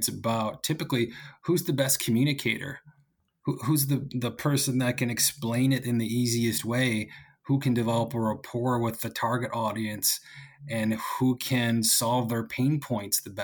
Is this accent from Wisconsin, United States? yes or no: no; Bay City, Michigan, United States; there's breweries in my hometown of Bay City, Michigan that make really good dark beer. And so I enjoy going back to Michigan quite a bit.